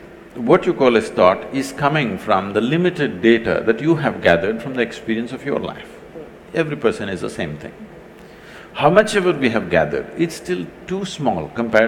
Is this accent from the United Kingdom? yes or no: no; South India, India; You know, I'm a mystic from South India.